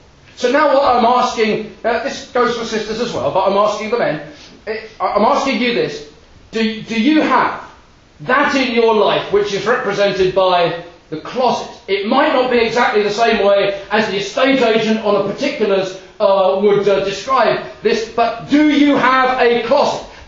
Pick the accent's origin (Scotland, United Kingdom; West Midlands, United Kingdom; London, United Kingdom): London, United Kingdom; In the assembly in which I was brought up in South London